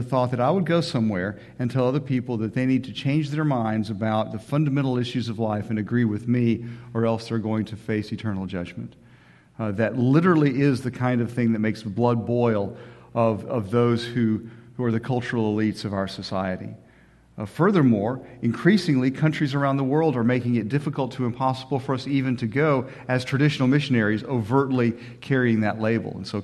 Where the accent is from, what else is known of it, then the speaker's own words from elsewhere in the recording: Miami, Florida, United States; I was telling the earlier service, I grew up in Miami.